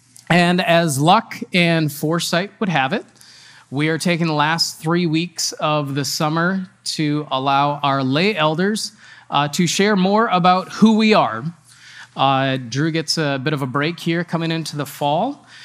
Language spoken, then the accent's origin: English; Wisconsin, United States; I grew up in Wisconsin.